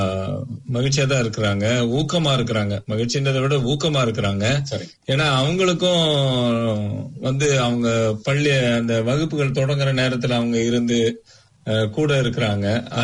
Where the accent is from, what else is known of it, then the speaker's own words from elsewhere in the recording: Chennai, Tamil Nadu, India; அதாவது இப்ப நான் பிறந்து வளர்ந்தது சென்னை தமிழ்நாட்டுல.